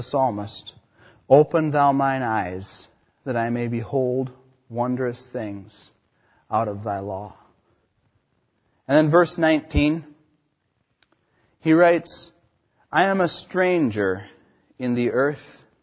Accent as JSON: {"language": "English", "country": "United States", "said": "As an American, when I travel outside of this land, it's important for me to obey the laws of the land to which I'm going"}